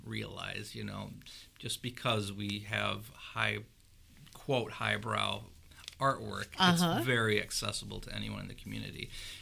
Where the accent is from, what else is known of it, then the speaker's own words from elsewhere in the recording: Muskegon, Michigan, United States; I grew up in Muskegon.